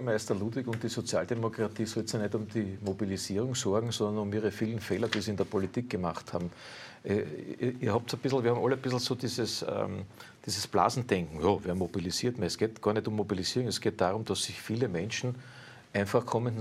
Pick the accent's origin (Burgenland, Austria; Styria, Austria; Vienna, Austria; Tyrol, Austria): Vienna, Austria; in den Bezirken Favoriten, da wo ich herkomme